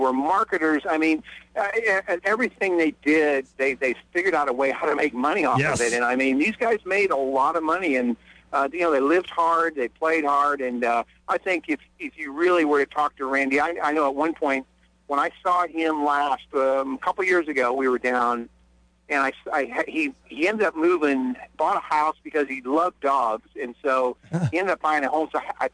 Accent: St. Louis, Missouri, United States; I remember growing up in St. Louis, Moose Cholock and all those guys

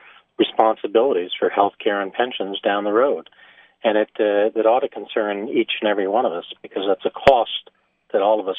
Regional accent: Northville, Michigan, United States; I'm in my hometown in Northville this morning

